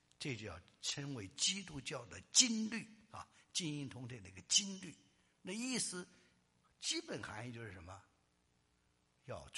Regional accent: China; 我们从大陆来的弟兄姊妹要特别注意。我们第一代基督徒，包括我在内

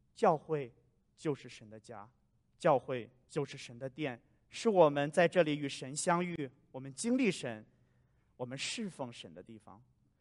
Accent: China; 恐怕这是我们中国人常说的共患难易共富贵难啊。

